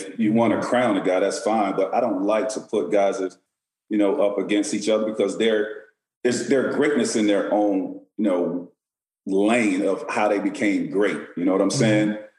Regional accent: Florida, United States; So I grew up in Central Florida, and you know, with my mom, my grandmother, and then I had an older cousin that got me involved in sports.

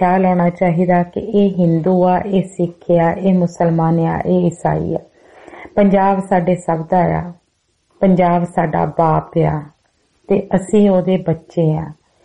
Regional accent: Punjab, India; ਅਸੀਂ ਪੰਜਾਬ ਦੇ ਵਾਸੀ, ਪੰਜਾਬ ਦੇ ਵਿੱਚ ਵਸਣ ਵਾਲੇ, ਅਸੀਂ ਸਭ ਇੱਕ ਹੀ ਹਾਂ।

